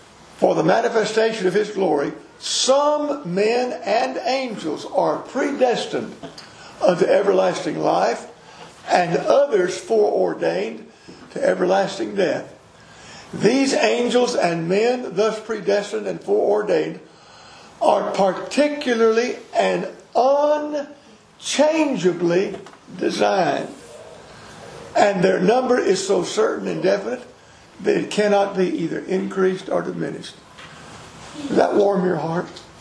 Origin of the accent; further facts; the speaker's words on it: Port Arthur, Texas, United States; born there; Did I come home from St. Mary's Hospital in Port Arthur